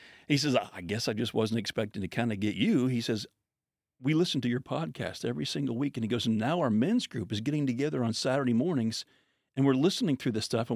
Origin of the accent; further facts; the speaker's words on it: Pennsylvania, United States; I grew up in Pennsylvania, and I'd be getting like Chicago.